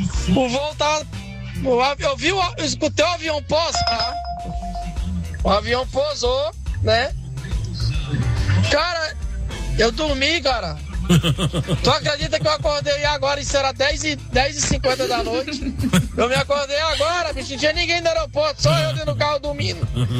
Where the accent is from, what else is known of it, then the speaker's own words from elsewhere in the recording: Manaus, Amazonas, Brazil; Sou conhecido aqui na área dos motores de aplicativo como … que eu sou de Manaus.